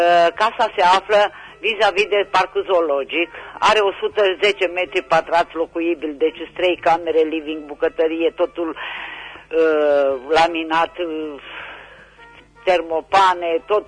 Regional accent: Reșița, Caraș-Severin, Romania; din Reșița

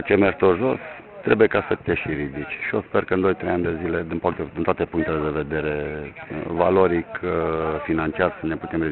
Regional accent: Transylvania, Romania; Eu sunt un ardelean convins, mai presus de toate

